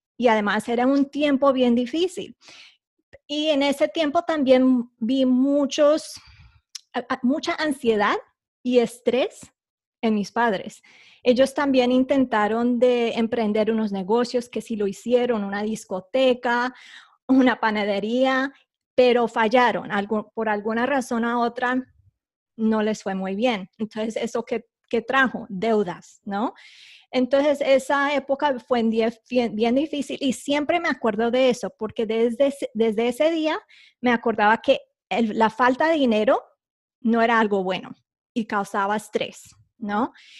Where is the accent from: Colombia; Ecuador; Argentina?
Colombia; Bogotá, Bogotá Capital District; also born or lived in United States; yo soy colombiana, nací en Bogotá, pero con un papá americano o el gringo. Entonces tuve la fortuna de que nací con dos nacionalidades, ¿no? La colombiana y el americano